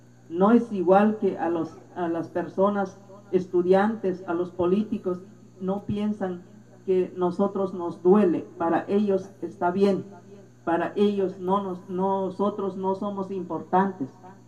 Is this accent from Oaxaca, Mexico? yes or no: yes; Oaxaca, Mexico; Yo vengo de Oaxaca, de la Sierra Chontal. Allá en mi rumbo, en mi región